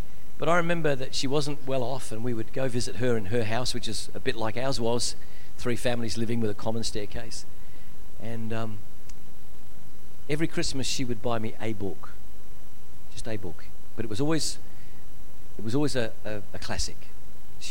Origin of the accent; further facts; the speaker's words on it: London, United Kingdom; I was born in Shepherd's Bush in London, and in those days it wasn't trendy.